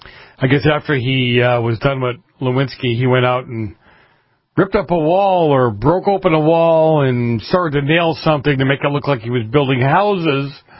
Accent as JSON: {"language": "English", "town": "Boston", "region": "Massachusetts", "country": "United States", "said": "Look, I'm from Boston."}